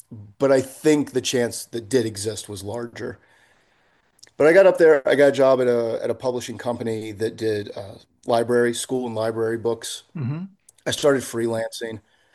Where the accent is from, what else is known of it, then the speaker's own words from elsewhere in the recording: Myrtle Beach, South Carolina, United States; moved away; also born or lived in New York; When people ask, like, where are you from? It still takes me a minute where I want to be like, I'm from Myrtle Beach. Like, I haven't lived there in a long time